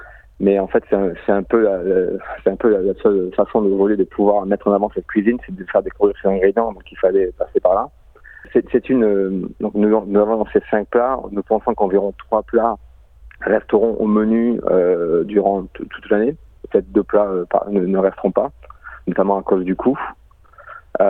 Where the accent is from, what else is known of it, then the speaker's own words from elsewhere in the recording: France; now in Australia; Quelque chose qu'on a un peu découvert en tant que Français en Australie